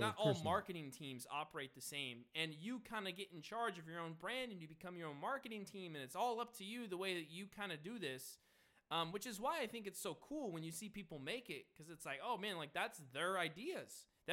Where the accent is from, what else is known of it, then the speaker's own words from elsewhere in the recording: Kansas, United States; But I'm from Kansas, which is the odd thing about it.